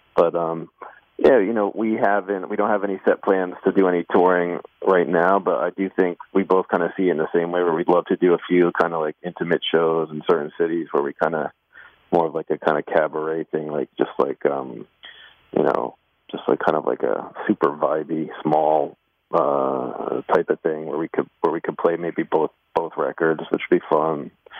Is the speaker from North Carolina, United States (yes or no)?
no; New Jersey, United States; You know, I grew up in New Jersey, and, you know, I'm pretty much a Jersey, New York style slice guy.